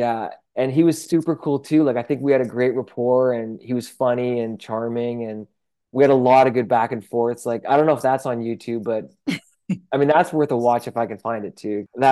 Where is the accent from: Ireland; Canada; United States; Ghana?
Canada; But because I'm Canadian, I could trade it all in for cash and not pay tax on anything.